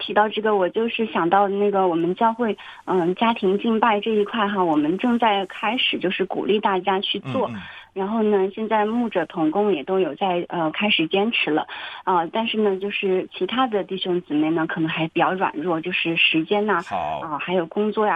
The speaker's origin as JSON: {"language": "Chinese", "region": "Chongqing", "country": "China", "said": "我是重庆的"}